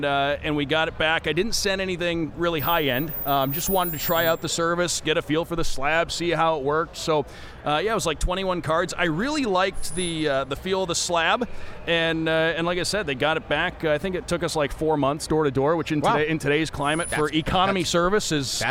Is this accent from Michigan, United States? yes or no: yes; Detroit, Michigan, United States; because growing up in Detroit, those were the easy ones to get to.